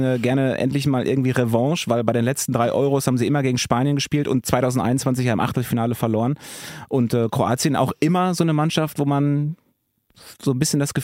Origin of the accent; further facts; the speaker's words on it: North Rhine-Westphalia, Germany; Die sind ja in Iserlohn, habe ich ja schon gesagt, das ist ungefähr in meiner Heimat.